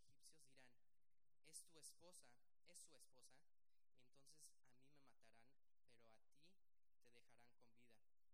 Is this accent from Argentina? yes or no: no; Mexico; yo estoy bien agringado, chale. Yo soy mexicano. No, tengo que pasar más tiempo en Tijuana. Tengo que aprender español.